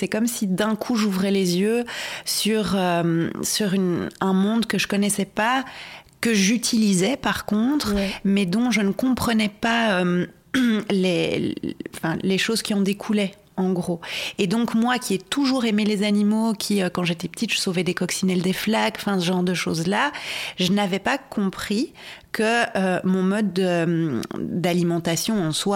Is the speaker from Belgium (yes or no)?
yes; Brussels, Brussels-Capital Region, Belgium; Il faut savoir aussi que je viens de Bruxelles, donc je n'ai pas baigné dans une atmosphère rurale du tout, quoi.